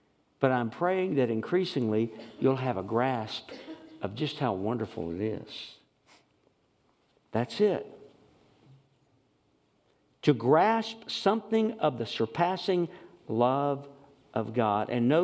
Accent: Texas, United States; You know, growing up in East Texas, there was a saying, I remember people saying, well, that's about as shallow as a cow track.

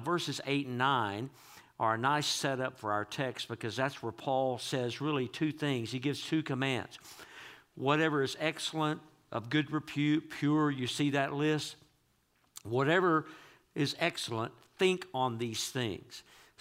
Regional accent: Texas, United States; I'm from East Texas, but I mean, he was from really deep East Texas.

